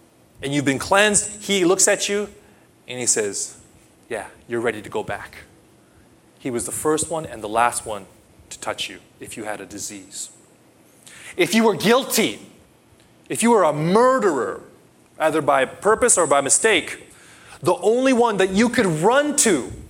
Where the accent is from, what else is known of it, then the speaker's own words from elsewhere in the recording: United States; now in Hiroshima, Japan; But I come from the States, not so many that you meet in the Protestant circles. My image of the priest before I met the ones here in Hiroshima